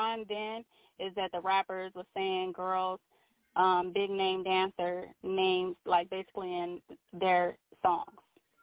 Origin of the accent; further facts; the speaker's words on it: Phoenix, Arizona, United States; I would say, well, you know, I come from South Phoenix neighborhood